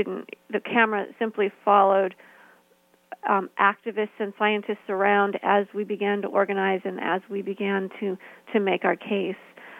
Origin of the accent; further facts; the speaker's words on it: New York, United States; at least that's how I see it as a New Yorker.